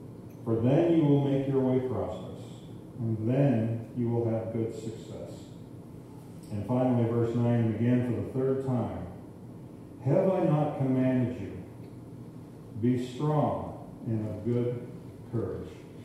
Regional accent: Kitchener, Ontario, Canada; We're from Kitchener, just about an hour outside of Toronto in southern Ontario.

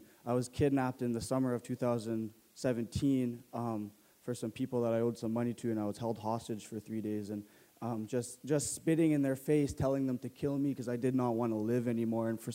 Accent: Winnipeg, Manitoba, Canada; I am 19 years old, and I am from Winnipeg, Manitoba.

